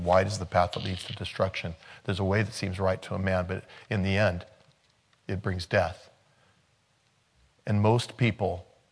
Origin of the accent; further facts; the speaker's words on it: United States; You can't, well, I'm an American, so I'm Christian.